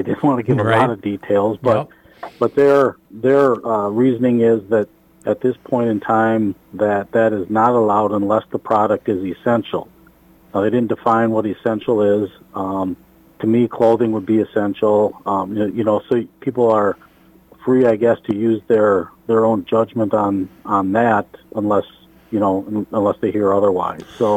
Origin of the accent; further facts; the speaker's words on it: South Dakota, United States; I grew up in South Dakota, and one thing that's common there that you don't see here is drive-through liquor stores.